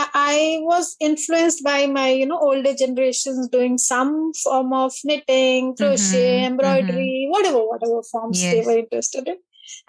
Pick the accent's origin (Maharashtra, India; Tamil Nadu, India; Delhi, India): Delhi, India; I come from the northern regions of India. So I've been born and brought up near Delhi.